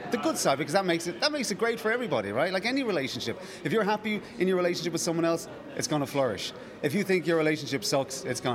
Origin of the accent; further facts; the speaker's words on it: Ireland; Excuse the language, I'm Irish.